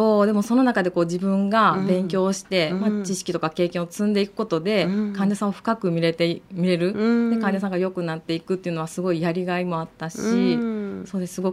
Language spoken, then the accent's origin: Japanese; Kyoto, Japan; now in Seto, Japan; 京都出身です。